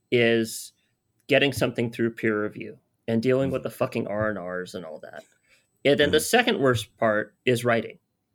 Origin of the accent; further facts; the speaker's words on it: United States; I'm an American, so I can say ZIRB.